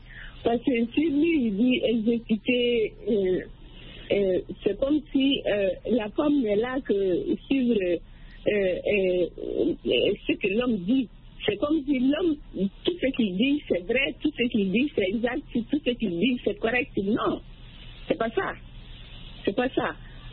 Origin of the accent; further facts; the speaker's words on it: Mali; Déjà, il y a ça chez nous au Mali.